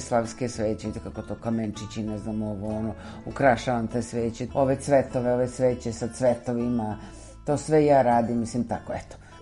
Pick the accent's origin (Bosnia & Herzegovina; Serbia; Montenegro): Serbia; Belgrade; ja sam Beograđanka.